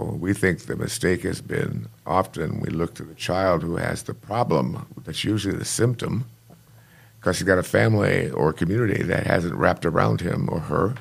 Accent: Holly, Michigan, United States; I grew up in Holly, Michigan.

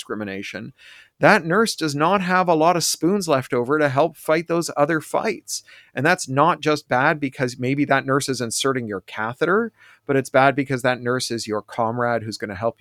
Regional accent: Toronto, Ontario, Canada; I grew up as an activist riding a bicycle through the streets of Toronto, like all the best Americans, I'm Canadian.

